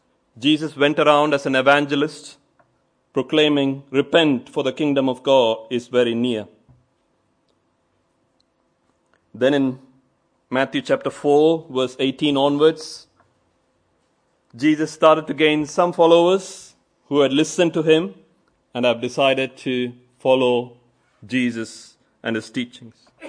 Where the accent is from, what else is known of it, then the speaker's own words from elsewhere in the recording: India; I'm from India.